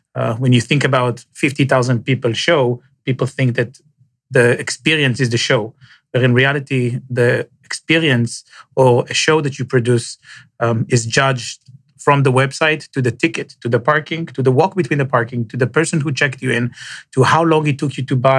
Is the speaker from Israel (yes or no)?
yes; Israel; born and raised in Israel.